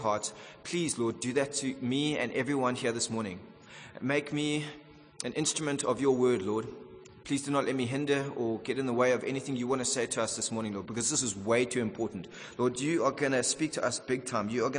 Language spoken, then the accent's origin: English; Durban, KwaZulu-Natal, South Africa; I grew up when I was in primary school. I grew up in Durban, and the climate there suits me perfectly.